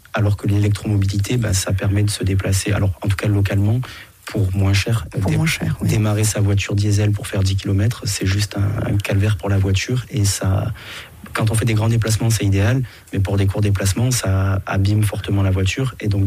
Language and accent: French; Manosque, Provence-Alpes-Côte d'Azur, France; now in Nièvre, France; Je viens des Gorges du Verdon. Je suis né à Manosque, oui. Dans une formidable et très belle région.